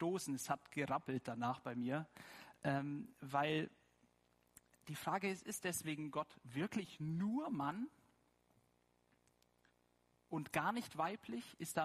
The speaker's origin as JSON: {"language": "German", "country": "Germany", "said": "Und wir als Deutsche, geprägt von der lateinischen Sprache"}